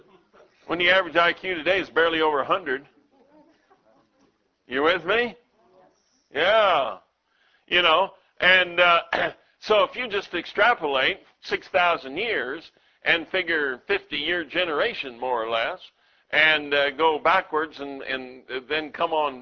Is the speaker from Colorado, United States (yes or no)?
yes; Colorado, United States; You know, when I was in my youth, growing up in Colorado, you got to learn how to ski, right?